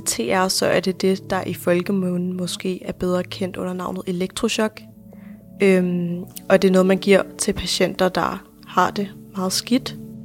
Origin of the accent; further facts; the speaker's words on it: Copenhagen, Capital Region of Denmark, Denmark; og jeg er 23 år gammel, og jeg kommer fra København.